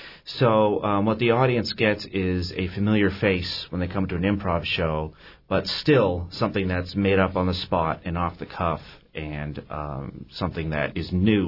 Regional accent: New England, United States; now in Juneau, United States; I'm from New England originally.

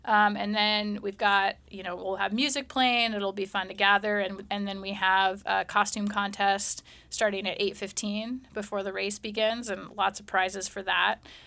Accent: Alaska, United States; I grew up in the Matsu Valley, so I ran cross country there and track and skied

